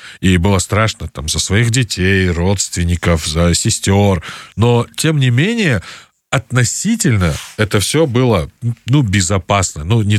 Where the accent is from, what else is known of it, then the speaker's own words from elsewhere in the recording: Jalal-Abad, Jalal-Abad Region, Kyrgyzstan; И, ну, я, правда, вырос в Джалабаде, но у нас тоже были подобные группировки